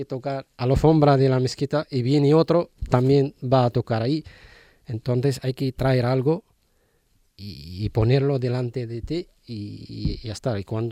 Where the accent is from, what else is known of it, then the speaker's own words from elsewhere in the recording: Al Hoceima, Tanger-Tetouan-Al Hoceima, Morocco; Spanish is a second language; Del norte, de Alhucema.